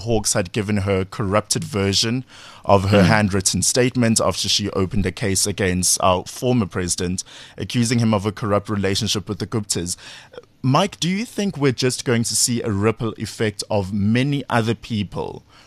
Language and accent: English; South Africa; As a South African citizen, I want to trust the process.